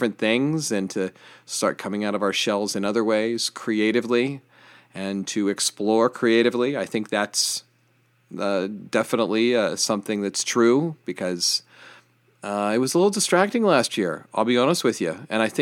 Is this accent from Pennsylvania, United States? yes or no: yes; Johnstown, Pennsylvania, United States; He was originally from my hometown of Johnstown, PA, which is where I currently reside.